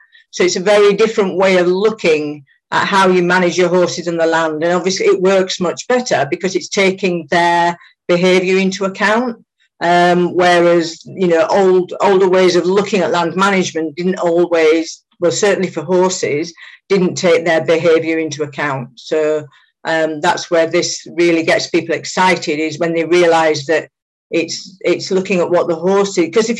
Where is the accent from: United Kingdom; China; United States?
United Kingdom; I live in the UK by my accent and so on. And I'm obviously in the UK now.